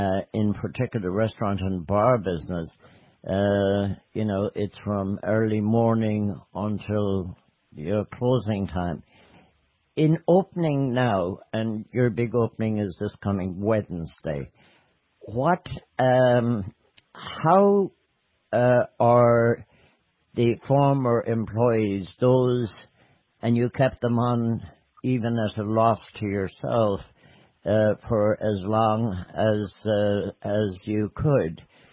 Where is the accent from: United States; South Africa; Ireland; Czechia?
Ireland; And that's, again, is something that I think as Irish people we're better at.